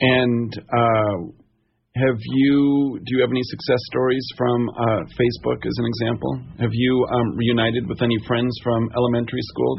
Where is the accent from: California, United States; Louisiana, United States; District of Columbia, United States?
District of Columbia, United States; Washington; my hometown of Washington, D.C.